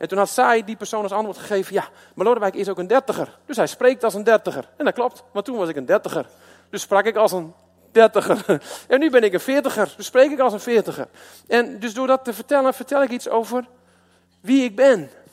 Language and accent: Dutch; Loppersum, Groningen, Netherlands; ik ben een lobster, dus overal waar ik in dit land spreek, vertel ik ook, ik kom uit Loppersum.